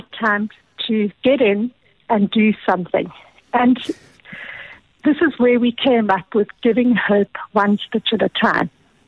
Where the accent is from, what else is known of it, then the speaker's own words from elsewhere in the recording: Port Elizabeth, Eastern Cape, South Africa; born there; I was born in Port Elizabeth